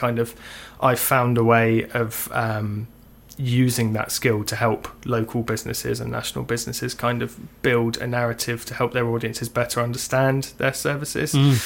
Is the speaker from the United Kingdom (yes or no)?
yes; Southampton, South East England, United Kingdom; So I was born and raised in Southampton, or just on the outskirts, studied locally